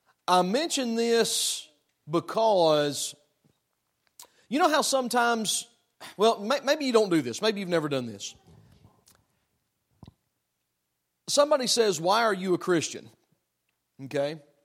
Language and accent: English; the South, United States; born there; But that's probably because I was born in the South. Had I been raised in the Midwest, I probably wouldn't be.